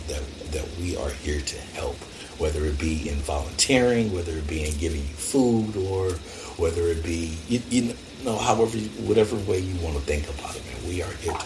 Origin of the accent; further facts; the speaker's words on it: Los Angeles, California, United States; as a kid growing up in L.A., I thought the West Side was a little bit more fortunate than I was growing up in South Central.